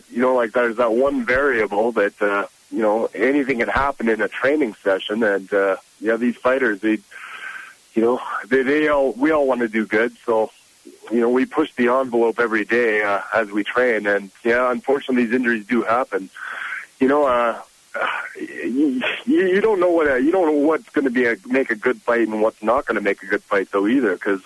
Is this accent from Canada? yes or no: yes; Calgary, Alberta, Canada; also born or lived in Cedar Falls, United States; My parents moved up to Canada when I was really young. So I was 1 year old when I moved up to Calgary. And, so I've been here ever since.